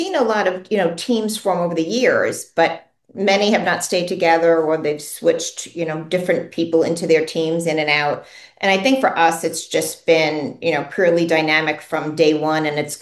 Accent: St. James, New York, United States; also born or lived in Southold; So I grew up in two areas. I grew up in St. James, just outside of Stony Brook on the North Fork, and also in Southold on the Peconic Bay.

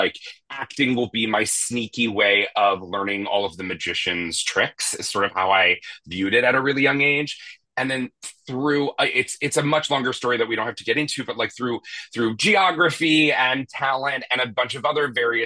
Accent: Pennsylvania, United States; But I'm from Bucks County, Pennsylvania.

